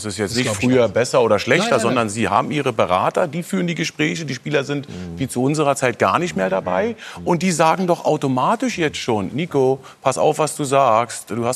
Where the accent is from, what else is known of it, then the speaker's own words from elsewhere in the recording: Dortmund, North Rhine-Westphalia, Germany; ich bin Dortmunder, war da lange als Spieler